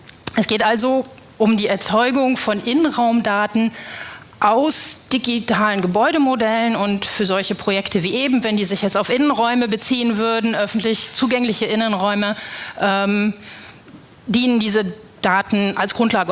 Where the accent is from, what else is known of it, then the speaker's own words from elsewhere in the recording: Dresden, Saxony, Germany; Ich komme auch aus Dresden wie der Vorredner, bin an der HTW Dresden